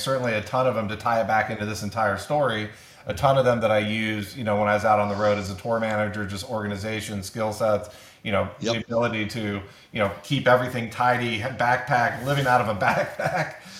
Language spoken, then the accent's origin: English; Utah, United States; growing up in Utah, both Southern and Northern Utah